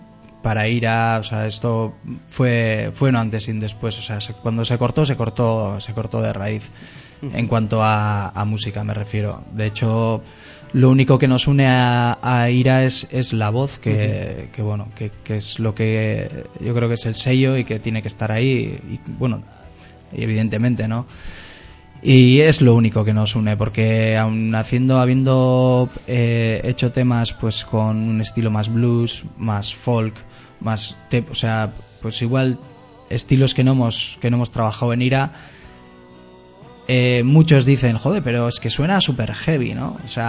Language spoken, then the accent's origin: Spanish; Spain; first language Basque; Spanish is a second language; mi lengua natal es el euskera, y es más cómodo hacerlo en euskera, pero en castellano me gusta hacerlo y me siento cómodo y cada vez más.